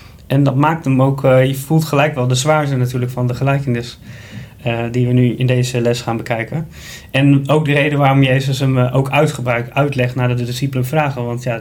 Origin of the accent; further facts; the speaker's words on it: Groningen, Netherlands; Ik kom uit Groningen, zoals ik al eerder heb gezegd. En vroeger hadden wij altijd achter het huis een tuin, een groentetuin met groenten waar we daar verbouwden.